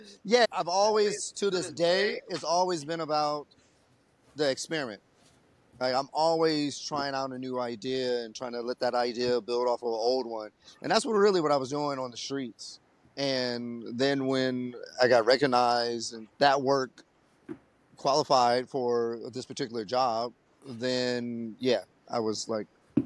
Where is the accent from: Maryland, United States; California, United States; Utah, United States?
California, United States; San Francisco; I'm from San Francisco. I've been a writer, artist ever since third grade, consciously. And growing up in the late 70s, early 60s, in San Francisco, there was writing everywhere.